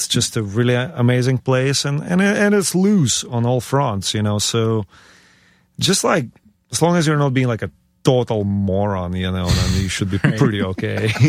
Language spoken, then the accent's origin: English; Ukraine; moved away; Chiefly it's because my head was completely blown off my shoulders when I came from Ukraine.